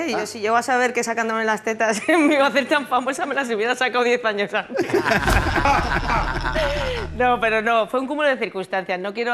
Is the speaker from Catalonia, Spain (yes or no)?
yes; Barcelona, Catalonia, Spain; Es que yo tenía 8 o 9 años y yo soy de Barcelona